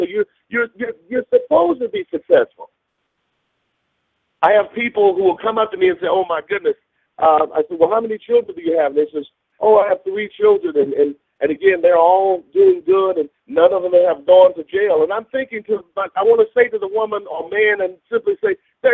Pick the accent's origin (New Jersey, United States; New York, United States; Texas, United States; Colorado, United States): Texas, United States; Wichita Falls; we go next week to my hometown of Wichita Falls, Texas